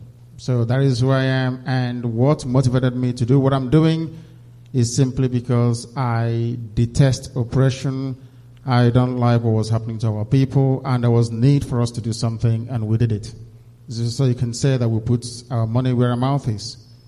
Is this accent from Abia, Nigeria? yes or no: yes; Ibeku, Abia, Nigeria; moved away as an adult; now in England; I'm from Isiama Faruku in Ibeku.